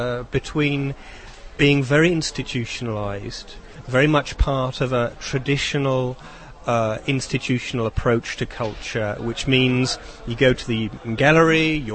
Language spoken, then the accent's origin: English; England, United Kingdom; now in Czech Republic; being an Englishman, a foreigner in the Czech context, I'm now the chairman of the fine arts section.